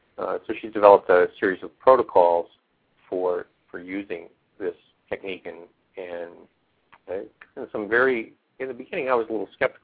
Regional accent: Baltimore, Maryland, United States; born there; I was born in Baltimore. I'll skip the first 50 years.

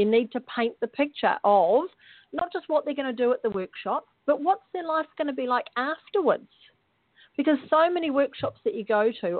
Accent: New Zealand; accent: New Zealand; I'm sorry for my New Zealand accent probably sounds like I'm saying something completely different

